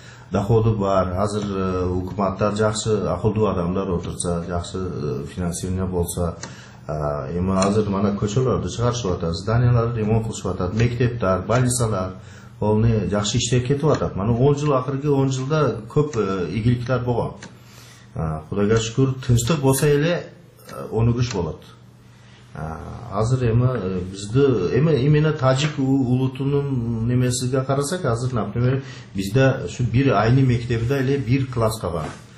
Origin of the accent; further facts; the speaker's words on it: Uch-Korgon, Batken Region, Kyrgyzstan; born there; Эми биз ушу Кыргызстанда ушу Үч Коргондо ушакта турганман 60-жылкы жыл.